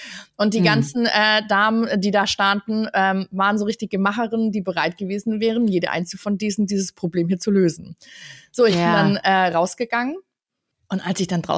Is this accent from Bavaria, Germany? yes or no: yes; Bavaria, Germany; im Allgäu, wo ich herkomme